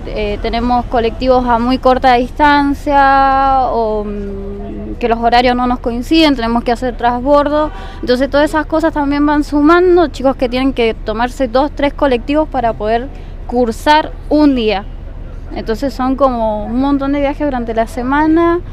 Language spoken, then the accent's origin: Spanish; Tupungato, Mendoza, Argentina; Yo soy de Tupungato y somos una gran mayoría de jóvenes que estamos viajando no solamente a Tunuyán, sino también a Consulta